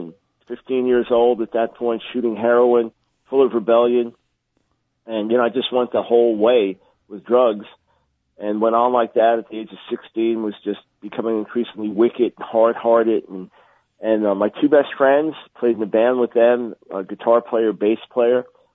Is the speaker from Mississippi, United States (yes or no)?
no; New York, United States; I was born in New York City, raised on Long Island. Raised in a nominal Jewish home